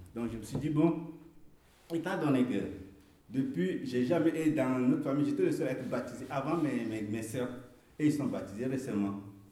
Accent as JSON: {"language": "French", "country": "Chad", "tie": "born or raised there", "moved": "yes", "said": "ce verset, c'est la seule chose qui m'est restée de mon enfance, de souvenir que j'ai quitté le Tchad quand j'ai quitté le Tchad en 1979, jusqu'à aujourd'hui."}